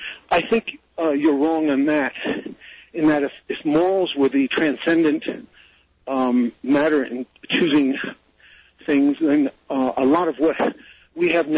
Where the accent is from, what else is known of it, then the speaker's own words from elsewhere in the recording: Virginia, United States; The Tidewater.